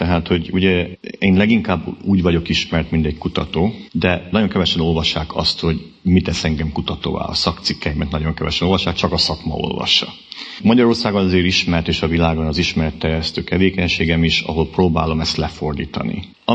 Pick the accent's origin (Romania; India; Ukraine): Romania; Transylvania; Ugye én a kommunizmus Erdélyében nőttem fel